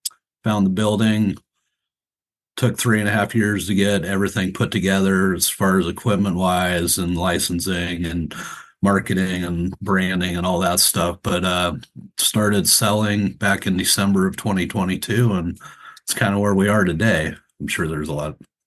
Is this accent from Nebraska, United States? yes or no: yes; Eustis, Nebraska, United States; I grew up in Eustis, Nebraska, which is one of those, you know, 450 person, you know, towns in Nebraska.